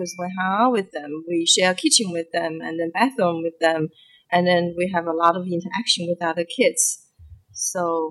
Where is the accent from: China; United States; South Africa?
China; Wuhan, Hubei; I'm from China. It's a city called Wuhan.